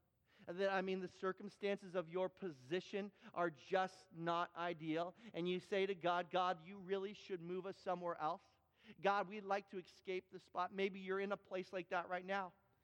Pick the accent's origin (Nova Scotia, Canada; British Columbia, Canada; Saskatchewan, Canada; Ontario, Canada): Ontario, Canada; Toronto; born there; the reason is I was born in Toronto. That's my birthplace.